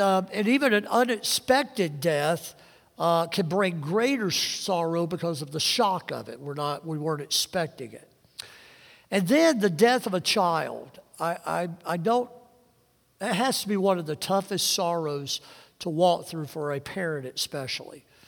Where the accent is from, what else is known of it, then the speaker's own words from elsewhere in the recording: Mississippi, United States; I'm from Mississippi, which is next to Louisiana